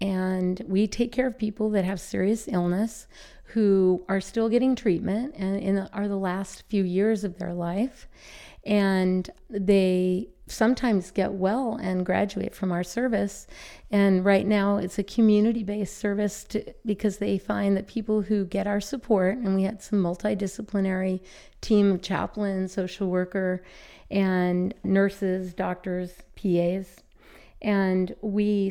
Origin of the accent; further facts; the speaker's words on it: San Diego, California, United States; I grew up in San Diego, and I always yearned for seasons.